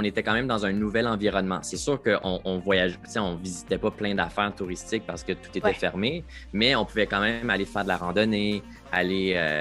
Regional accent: Quebec, Canada; plutôt que de revenir jusque par chez nous en Outaouais

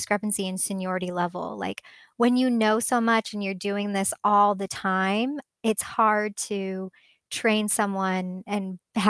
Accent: California, United States; and I'm from Silicon Valley, so I've been like coding since I was in fifth grade, you know.

